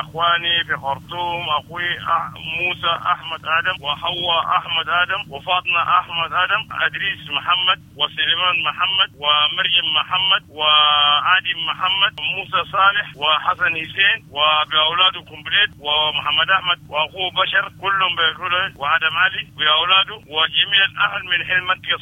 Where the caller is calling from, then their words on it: Saudi Arabia; والله من السعودية المملكة العربية السعودية